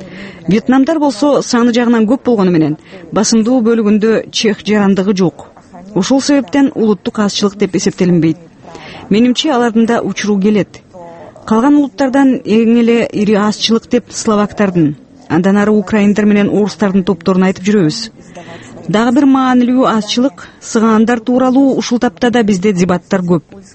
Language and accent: Kyrgyz; Kazakhstan; Мен өзүм Казакстанда төрөлүп өскөм. Ал жакка тез-тез каттап турам.